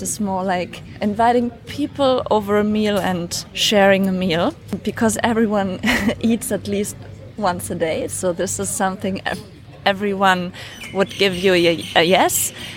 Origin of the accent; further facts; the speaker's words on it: Germany; now in Chiang Mai, Thailand; I'm from Germany. I'm in Chiang Mai right now because I love Thailand and Thai food and the tropical weather.